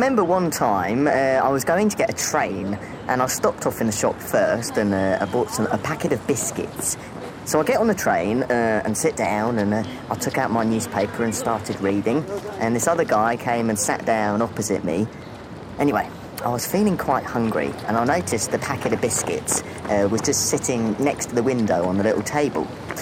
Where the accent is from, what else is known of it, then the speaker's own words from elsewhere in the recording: United Kingdom; You know what we're like, being British, and we don't really like to say anything.